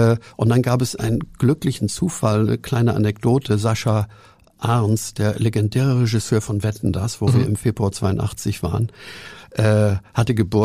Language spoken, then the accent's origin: German; Hamburg, Germany; ich bin ja auch ein Hamburger.